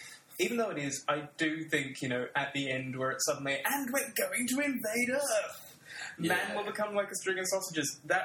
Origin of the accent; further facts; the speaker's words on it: Glasgow, Scotland, United Kingdom; I'm Glaswegian, but Fraser does an Edinburgh accent. And so I sounded nothing like him, and I felt very bad about that.